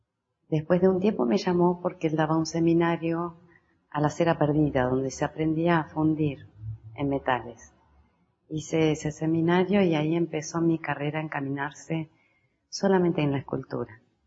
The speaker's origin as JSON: {"language": "Spanish", "region": "Patagonia", "country": "Argentina", "tie": "born or raised there", "also_born_or_lived": "Buenos Aires", "said": "Soy nacida en la Patagonia, en Argentina, y mis juegos eran con barro. Luego mis padres se mudaron a Buenos Aires"}